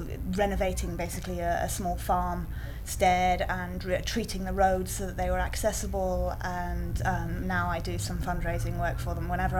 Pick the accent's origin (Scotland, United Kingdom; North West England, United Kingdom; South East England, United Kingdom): North West England, United Kingdom; I am 29 years old and I am from Lancashire.